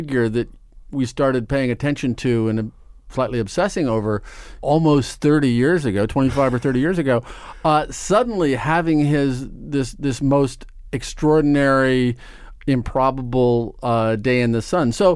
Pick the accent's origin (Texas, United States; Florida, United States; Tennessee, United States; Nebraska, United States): Nebraska, United States; Omaha; I grew up in Nebraska. I grew up in Omaha, Nebraska, and went to public high school and had a very normal, lovely, trouble-free life.